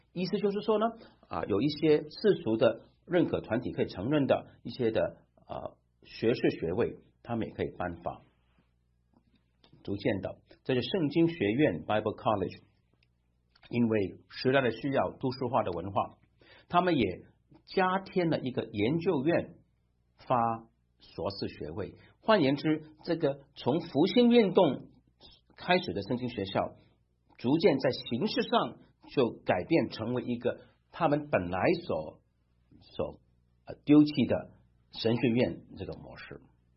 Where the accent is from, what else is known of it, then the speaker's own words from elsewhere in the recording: Hong Kong; born there; 我个人在1950年代出生于这种的神经学校，地点是香港。